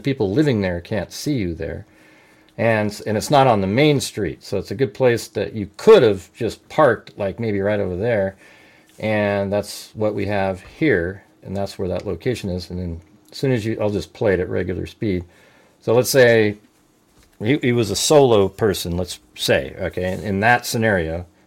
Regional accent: Los Angeles, California, United States; born there; Well, my dad was, I think he was born in Ohio, my biological father. I was born in Los Angeles.

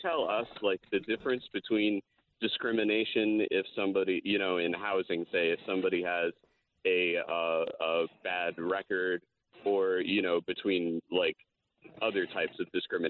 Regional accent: Trumbull, Connecticut, United States; I'm from Trumbull.

